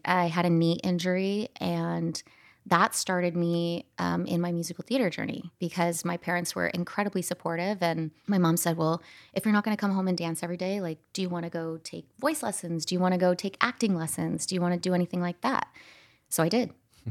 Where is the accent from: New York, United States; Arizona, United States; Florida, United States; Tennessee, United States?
Arizona, United States; Scottsdale; So I grew up in Scottsdale, Arizona.